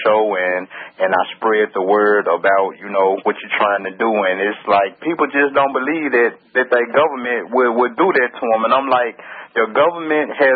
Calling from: Memphis, Tennessee, United States; I'm calling from Memphis.

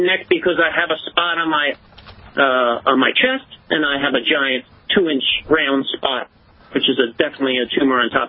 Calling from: Philadelphia, Pennsylvania, United States; Right near Philadelphia, on the edge, right on the edge between Montgomery County and Philly.

